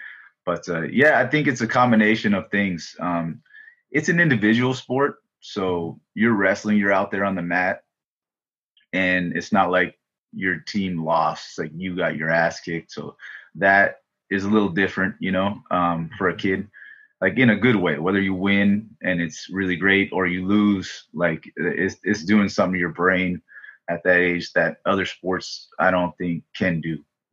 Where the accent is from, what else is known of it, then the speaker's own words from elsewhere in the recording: San Diego, California, United States; also born or lived in Los Angeles; Yeah, I'm from San Diego, and I grew up here. I wasn't born. I was born in L.A., but I grew up here since I was tiny.